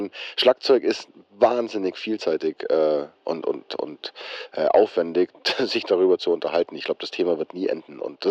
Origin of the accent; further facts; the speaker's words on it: Bavaria, Germany; now in Hamburg, Germany; Ich bin auch ein Bayer in Hamburg.